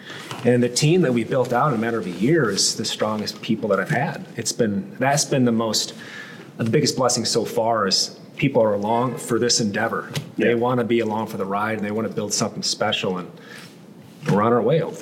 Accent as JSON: {"language": "English", "region": "Minnesota", "country": "United States", "said": "I come from Minnesota."}